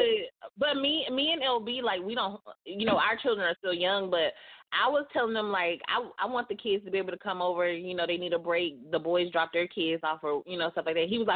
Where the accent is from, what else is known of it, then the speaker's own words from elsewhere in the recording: Fayetteville, North Carolina, United States; I grew up in North Carolina in Fayetteville